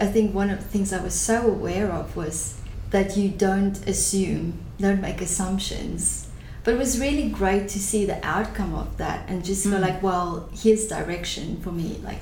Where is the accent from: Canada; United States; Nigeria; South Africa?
South Africa; also born or lived in Southeast Asia; now in Australia; because I grew up in Africa, lived in Southeast Asia, now I've lived in Australia as well.